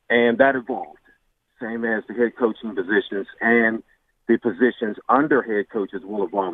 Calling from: Pittsburgh, Pennsylvania, United States; I'm from Pittsburgh, and I'm a truck driver

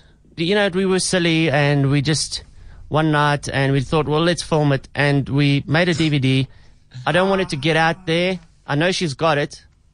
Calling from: Queensborough, KwaZulu-Natal, South Africa; I'm calling you from Queensborough.

